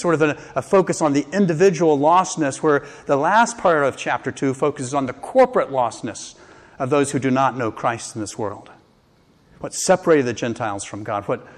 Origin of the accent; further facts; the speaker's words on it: the South, United States; I grew up in the South, and of course, back in those days, in the 50s and 60s, African Americans were the ones that were ridiculed.